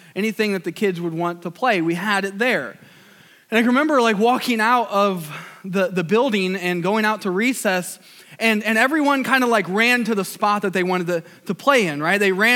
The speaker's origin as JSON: {"language": "English", "town": "Fort Wayne", "region": "Indiana", "country": "United States", "tie": "born or raised there", "said": "I grew up in DuPont Estates. If you're familiar with Fort Wayne, Indiana, DuPont Road, there's a trailer park on DuPont Road that I grew up with my mom and my brother"}